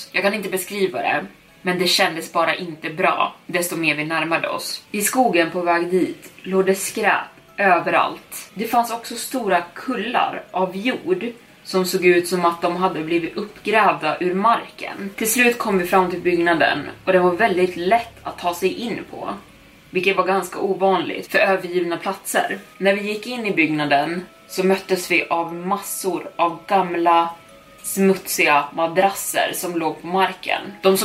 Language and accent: Swedish; Long Island, New York, United States; Vi kommer från Long Island, New York